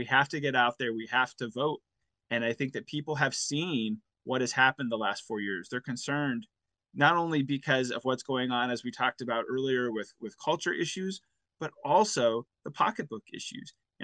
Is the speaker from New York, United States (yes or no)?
no; California, United States; now in Wisconsin, United States; I grew up in Southern California. It's where I went to college when I was first married to my wife.